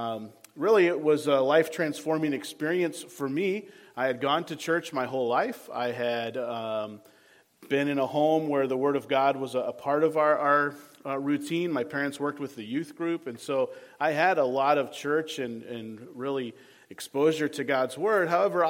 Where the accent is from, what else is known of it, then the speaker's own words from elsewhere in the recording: Farwell, Michigan, United States; also born or lived in Midland; I grew up in northern Michigan, and I know you think you're in northern Michigan already, but I grew up in the Farwell-Clair area. So that's where my growing up days were spent.